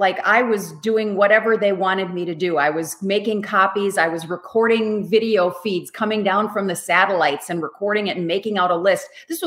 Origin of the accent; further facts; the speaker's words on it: Wisconsin, United States; now in Florida, United States; Well, I grew up in Wisconsin.